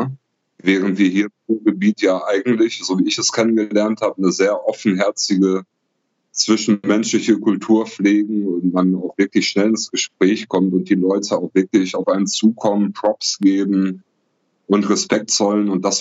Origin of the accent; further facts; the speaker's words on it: Oberhausen, North Rhine-Westphalia, Germany; born there; also born or lived in Bottrop / Straelen; ich bin hier in Oberhausen geboren, habe 8 Jahre in Bottrop gelebt und habe dann sehr, sehr lange an der Grenze zu Holland in Strahlen gelebt.